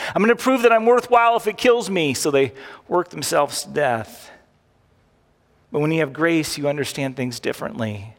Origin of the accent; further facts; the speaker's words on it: United States; Most of us, we grew up in America, we just are.